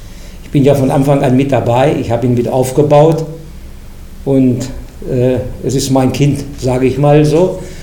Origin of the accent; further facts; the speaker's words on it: Hanover, Lower Saxony, Germany; ich komme aus Linn-Nord und bin an sich ein richtiger Linder Butcher.